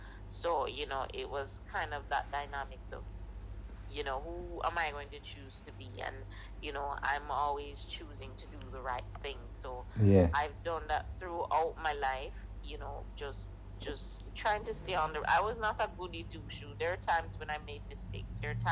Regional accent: Jamaica; just being a kid growing up in Jamaica

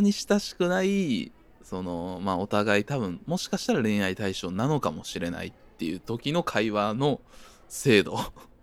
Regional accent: Kansai, Japan; やっぱね、僕たち関西出身で

